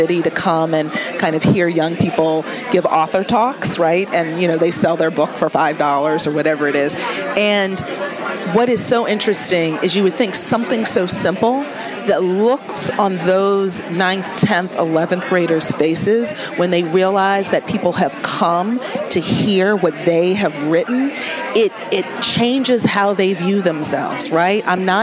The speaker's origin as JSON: {"language": "English", "region": "New England", "country": "United States", "tie": "born or raised there", "said": "they look at me and they know I grew up in New England and I did, you know."}